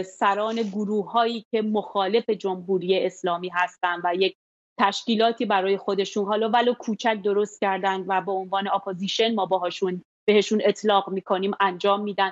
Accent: Iran; من یک ایرانی هستم، یک ایرانی در به در هستم و آواره هستم

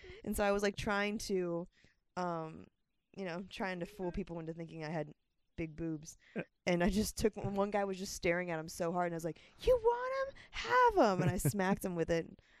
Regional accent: Tampa, Florida, United States; Like, we're both from Tampa. Like, we grew up literally, like, we could walk to each other's houses.

